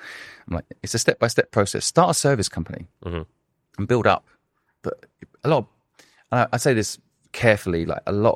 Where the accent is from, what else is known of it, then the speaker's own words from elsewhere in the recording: England, United Kingdom; moved away; also born or lived in Hong Kong; I spent my growing up years in England.